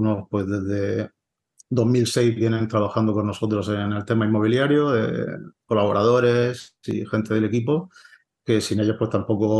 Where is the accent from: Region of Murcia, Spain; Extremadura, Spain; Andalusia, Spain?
Region of Murcia, Spain; Murcia; nosotros somos de Murcia